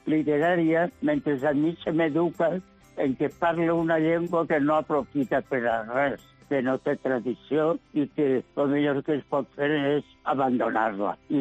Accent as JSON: {"language": "Spanish", "town": "Gandia", "region": "Valencian Community", "country": "Spain", "tie": "born or raised there", "said": "Beniopo encara era Beniopo, yo considero ahora que soy mis de Beniopo, de Gandía y de Ladramos, es decir, de Parx."}